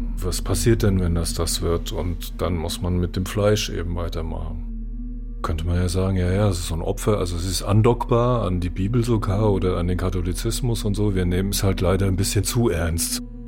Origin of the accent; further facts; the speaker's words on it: Frankfurt, Hesse, Germany; born there; Ich bin 61 geboren in Frankfurt am Main